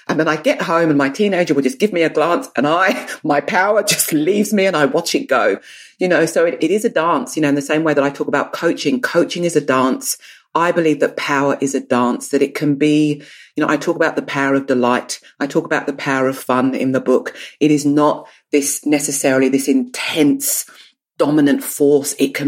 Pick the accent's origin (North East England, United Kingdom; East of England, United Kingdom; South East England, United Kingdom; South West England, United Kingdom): South East England, United Kingdom; I grew up in Kent. I grew up with foster parents that loved country and Western music.